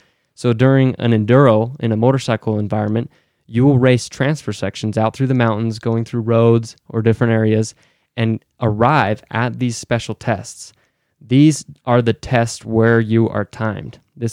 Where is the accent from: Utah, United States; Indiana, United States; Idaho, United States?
Utah, United States; And I have experience, I'm from Utah, and I have experience riding in what I consider desert sand.